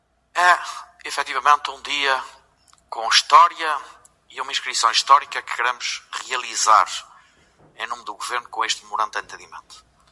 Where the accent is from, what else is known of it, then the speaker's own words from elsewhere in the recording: Azores, Portugal; mas também como cidadão e como açoriano, que quero deixar uma nota pessoal